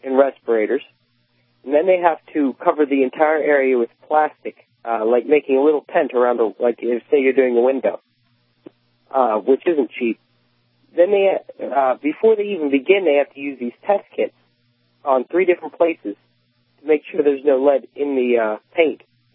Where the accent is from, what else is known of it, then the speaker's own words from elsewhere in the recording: Pennsylvania, United States; I didn't know in Maryland you have to turn the plates back in, because I grew up in Pennsylvania, which you didn't